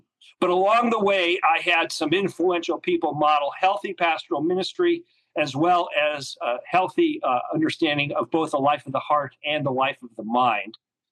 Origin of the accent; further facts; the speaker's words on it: Illinois, United States; Well, like you, I grew up in the Midwest, in the Chicago suburbs.